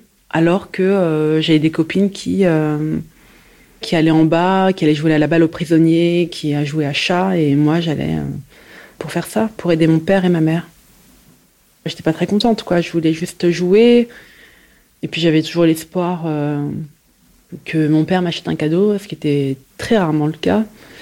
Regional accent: Paris, Île-de-France, France; j'ai 42 ans. Je suis née et j'ai grandi à Paris et je suis journaliste. Je viens de ce qu'on appelle un village vertical, une cité.

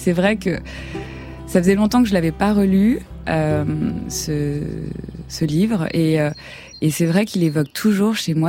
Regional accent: Rwanda; born there; je me sens comme une grande voyageuse. Je suis née au Rwanda, une partie de moi est encore là-bas. Il suffit de fermer les yeux, j'y suis, en fait. Et j'y retourne très souvent, 2-3 fois par an, quand même. Pour une exilée, c'est quand même incroyable.

